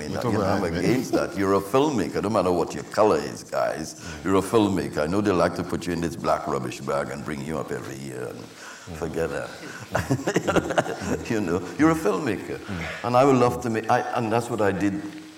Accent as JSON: {"language": "English", "country": "Trinidad & Tobago", "tie": "born or raised there", "said": "it's something that I've learned growing up in Trinidad, too."}